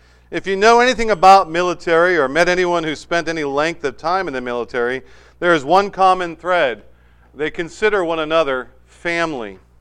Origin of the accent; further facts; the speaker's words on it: New England, United States; I remember years ago, growing up in New England, there was a guy who was in charge of the upper New England missions.